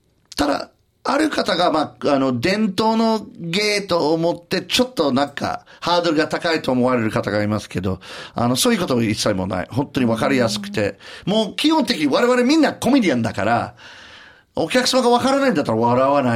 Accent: Canada; 私カナダ人だけど

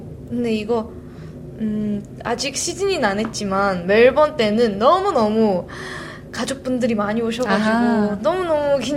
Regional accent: Victoria, Australia; 제가 완전 시골 마을에서

